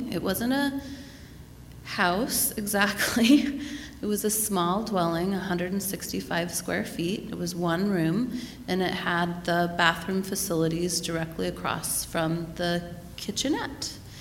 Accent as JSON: {"language": "English", "town": "Gales Creek", "region": "Oregon", "country": "United States", "tie": "born or raised there", "also_born_or_lived": "Sherwood / Portland", "said": "I was born and raised in the Portland metro area. I actually spent my childhood in Gales Creek, which is out past Forest Grove, and my youth in Sherwood. And I have lived in Portland continuously since 1988."}